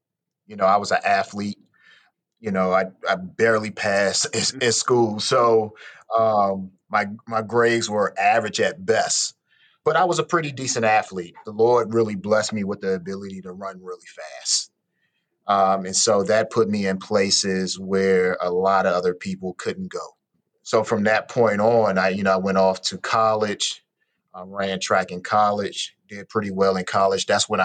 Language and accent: English; Washington, District of Columbia, United States; You know, I grew up in Washington, D.C., and so church was just something that we did on Sundays.